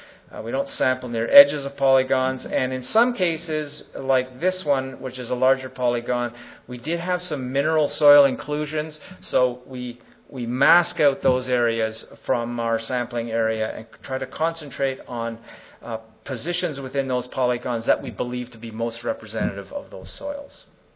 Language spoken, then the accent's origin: English; Canada; We used, being Canadian, we had to use a few Bob McMillan techniques